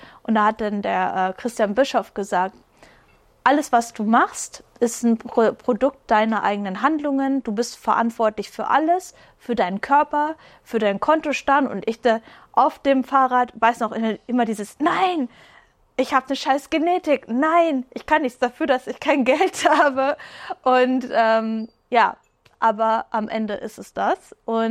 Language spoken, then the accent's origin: German; East Germany, Germany; Ich bin in Ostdeutschland groß geworden.